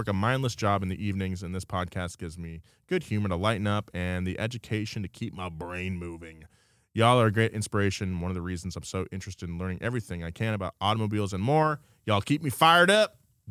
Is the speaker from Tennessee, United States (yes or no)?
yes; Knoxville, Tennessee, United States; I'm from Knoxville, Tennessee, and an avid watcher and listener of your infotainments.